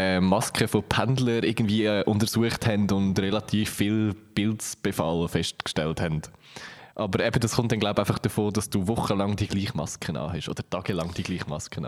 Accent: Switzerland; eine weitere sehr wichtige Frage, die uns als Schweizer einfach ja, das Leben lang begleitet

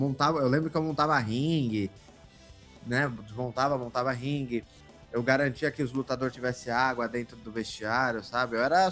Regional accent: São Paulo, Brazil; Sou natural de São Paulo.

